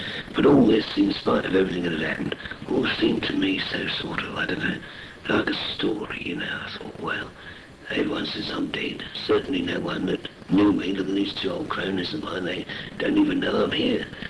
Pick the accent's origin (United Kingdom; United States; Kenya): United Kingdom; Blackheath, London; also born or lived in Bristol; Actually, I came originally I came from Blackheath.